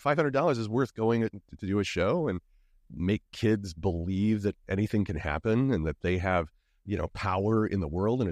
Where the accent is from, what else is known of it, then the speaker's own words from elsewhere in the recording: Illinois, United States; Well, growing up in Illinois, I spent a lot of time going up to Chicago.